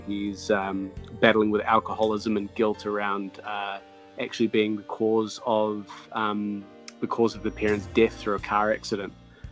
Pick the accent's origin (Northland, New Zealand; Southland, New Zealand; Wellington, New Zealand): Wellington, New Zealand; Lower Hutt; born there; I was born in Wellington in Lower Hutt, actually, really close to the old Cloud9 studios.